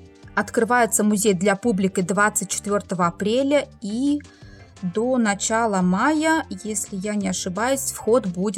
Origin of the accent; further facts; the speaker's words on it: Latvia; now in Portugal; Я из Латвии.